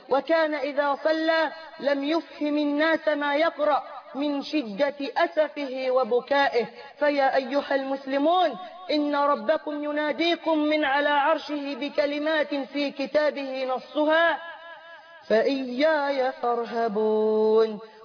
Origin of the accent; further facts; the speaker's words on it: Egypt; بلدنا مصر